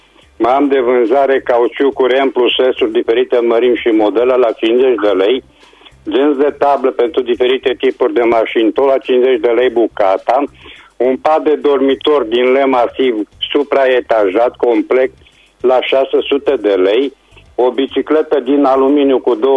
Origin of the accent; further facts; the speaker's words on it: Reșița, Caraș-Severin, Romania; sunt din Reșița